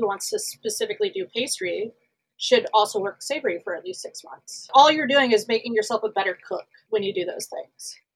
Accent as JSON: {"language": "English", "region": "the South", "country": "United States", "tie": "born or raised there", "said": "I grew up in the South as a pastry chef in the South"}